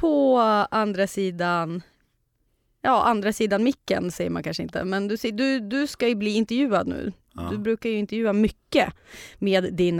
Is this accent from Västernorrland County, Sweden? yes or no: yes; Sundsvall, Västernorrland County, Sweden; För jag är också från Sundsvall.